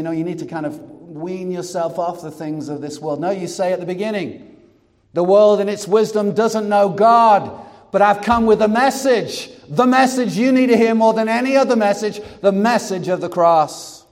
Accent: North West England, United Kingdom; country, I know what it means.

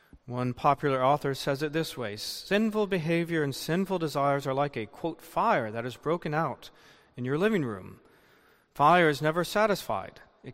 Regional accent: Tampa, Florida, United States; I remember myself that as a young man growing up in Tampa, there were many Christian churches

